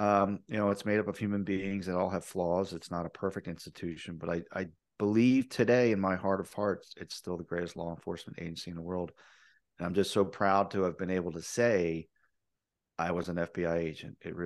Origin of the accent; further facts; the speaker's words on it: New Jersey, United States; I grew up in on the Jersey Shore in the mid to late 80s.